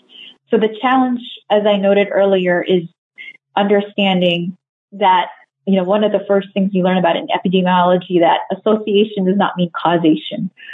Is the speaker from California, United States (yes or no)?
yes; California, United States; So in my home state of California, we had natural wildfires